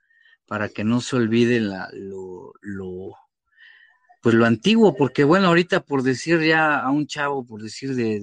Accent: Toluca, State of Mexico, Mexico; ahí de donde yo soy, ¿no? En Toluca, todavía eran de la vieja escuela

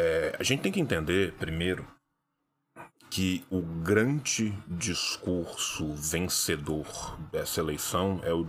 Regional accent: Minas Gerais, Brazil; Vou começar de Minas porque eu sou mineiro.

